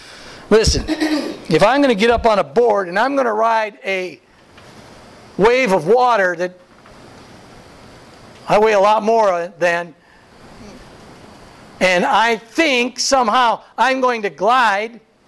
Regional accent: California, United States; Now, I'm from Southern California.

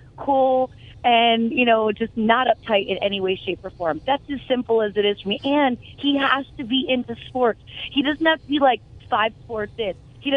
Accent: East Coast, United States; it was really a odd moment for me because I grew up on the East Coast. I remember when it happened.

